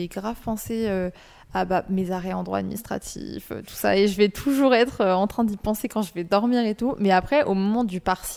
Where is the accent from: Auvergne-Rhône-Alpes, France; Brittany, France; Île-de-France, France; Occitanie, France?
Auvergne-Rhône-Alpes, France; now in Orléans, France; je suis à la Fac d'Orléans. Mais à la base, je viens d'un côté de Lyon. Et du coup, c'est super loin.